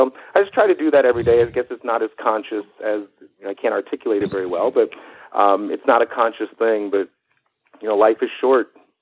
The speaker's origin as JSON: {"language": "English", "town": "Cincinnati", "region": "Ohio", "country": "United States", "tie": "born or raised there", "said": "and then hitting my hometown of Cincinnati later in the week and in the month."}